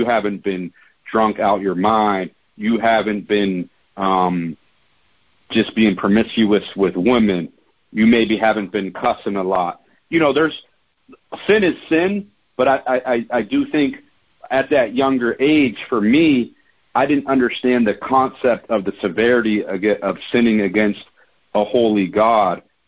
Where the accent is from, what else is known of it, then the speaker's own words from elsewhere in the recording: Pittsburgh, Pennsylvania, United States; But growing up in Pittsburgh, I can get into a little bit of that story now. So my parents met at a church in the South Hills of Pittsburgh